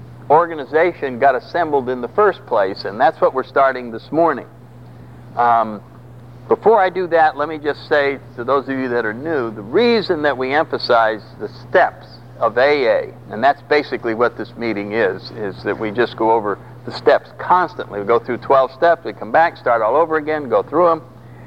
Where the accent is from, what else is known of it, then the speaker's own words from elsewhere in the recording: New England, United States; because I come from New England